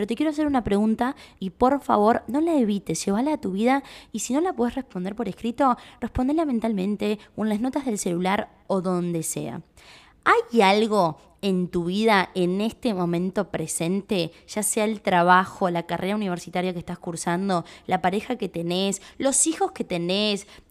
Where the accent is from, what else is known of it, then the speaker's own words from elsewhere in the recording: Uruguay; piensan que soy argentina y no soy argentina, creador, soy uruguaya